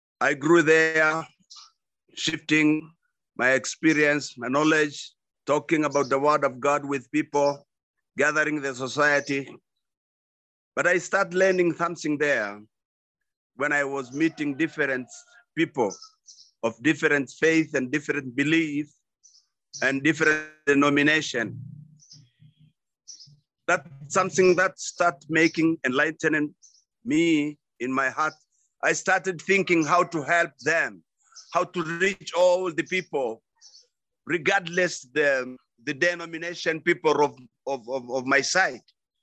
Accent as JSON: {"language": "English", "region": "Arusha", "country": "Tanzania", "tie": "born there", "said": "I'm from Arusha, Tanzania."}